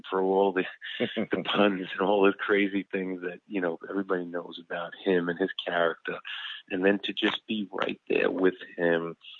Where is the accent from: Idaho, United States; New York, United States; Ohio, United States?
New York, United States; Brooklyn; growing up in Brooklyn and being a real New York guy